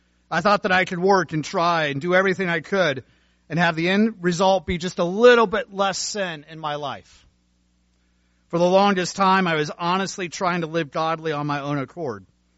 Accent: Cincinnati, Ohio, United States; I grew up in Cincinnati, Ohio, and we had a lot of ministers.

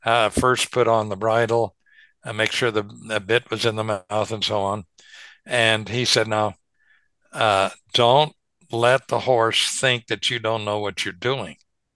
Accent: Kansas, United States; Some people that I knew where I grew up in Western Kansas had horses

